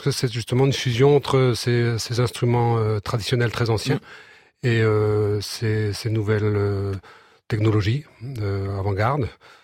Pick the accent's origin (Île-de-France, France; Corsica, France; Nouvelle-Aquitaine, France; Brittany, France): Brittany, France; Santec; j'ai appris tout jeune le breton. Ouais. Je suis originaire de Santec, côté de Roscoff, face à l'île de Bois. Et 95% des gens dans mon enfance s'exprimaient en langue bretonne